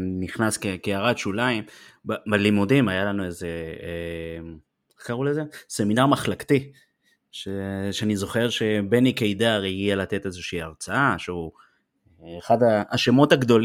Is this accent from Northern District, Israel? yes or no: yes; Nahariya, Northern District, Israel; אבל אני מנהריה במקום, והוא הראה תמונות של, של, של נהריה